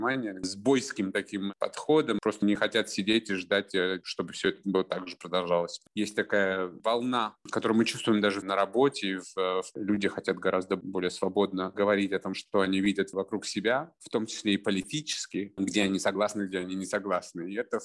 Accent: Yekaterinburg, Sverdlovsk Oblast, Russia; moved away as an adult; also born or lived in Moscow; now in New York, United States; Я, на самом деле, с Урала. Я из Екатеринбурга и приехал в Москву получать высшее образование и начал работать в Москве.

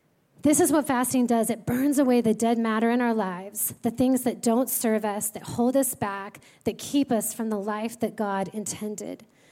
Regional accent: Oregon, United States; I grew up in Oregon, and my cousins and I, all through our childhood, used to collect agates.

